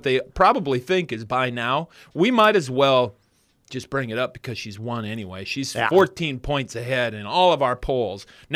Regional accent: South Dakota, United States; Here in my home state of South Dakota

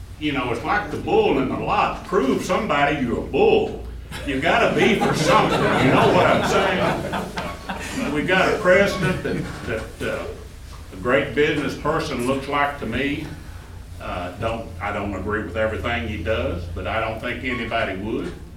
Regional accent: Kentucky, United States; I'm from Warren County

